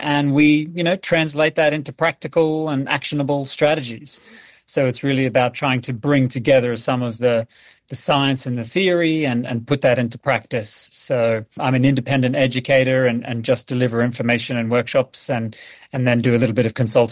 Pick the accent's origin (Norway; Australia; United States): Australia; moved away as an adult; also born or lived in United Kingdom; now in Canada; Born and raised in Australia and worked there initially, and I moved over to the UK after that and lived there for about 10 years and then moved here to Canada.